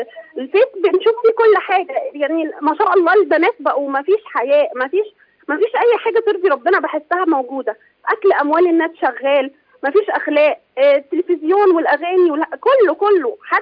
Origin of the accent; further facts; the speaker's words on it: Egypt; now in Saudi Arabia; أنا من مصر بس عايشة في السعودية